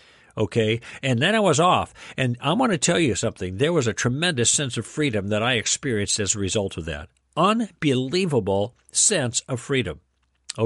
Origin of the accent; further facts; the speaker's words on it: Chicago, Illinois, United States; also born or lived in Wisconsin; Incidentally, I was born in Chicago, grew up most of my life in Chicago at that point in the suburbs, except for the first 5 years that I spent on a farm in northern Wisconsin.